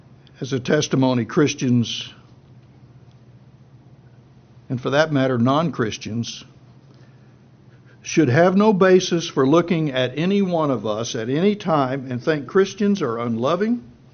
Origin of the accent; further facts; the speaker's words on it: Plainview, Texas, United States; Growing up in Plainview, Texas, it's almost that kind of talk.